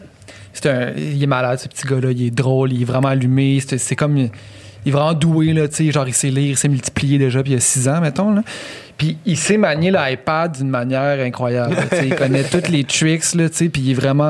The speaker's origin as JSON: {"language": "French", "region": "Quebec", "country": "Canada", "said": "Québec. Ben, tu sais, là, j'étais à Montréal."}